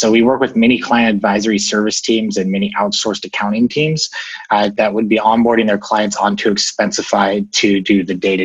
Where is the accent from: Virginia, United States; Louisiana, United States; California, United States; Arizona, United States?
Arizona, United States; Phoenix; Arizona. Phoenix.